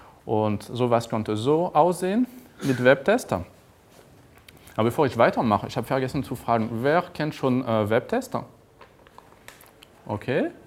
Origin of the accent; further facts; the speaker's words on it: France; German is a second language; now in Germany; So, wie ich das nicht verstecken kann, bin ich Franzose. Ich arbeite aber in Deutschland, ich wohne in der Nähe von Bonn.